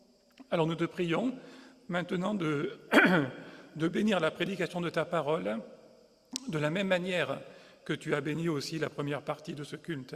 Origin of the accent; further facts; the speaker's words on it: Aix-en-Provence, Provence-Alpes-Côte d'Azur, France; je suis ici et parmi vous, mais je viens d'Aix-en-Provence